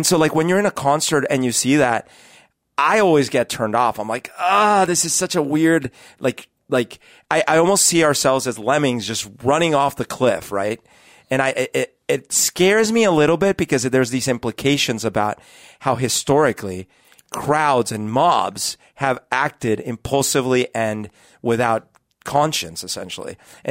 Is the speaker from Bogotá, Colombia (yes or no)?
yes; Bogota, Bogotá, Colombia; growing up in Colombia when I was a kid, Christmas trees were not a thing. We happened to have one because we had spent some time up here.